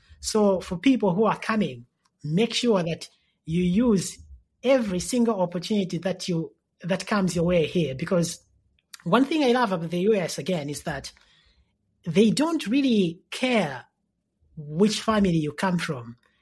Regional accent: Zambia; So I picture myself as a kid in Zambia growing up in the Kombon and thinking about the pieces that I write as something that could be advice for that young person.

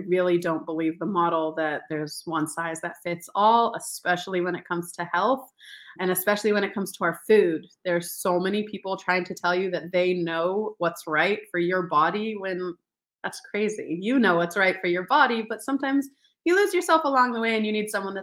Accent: Denver, Colorado, United States; I'm originally from Denver, Colorado.

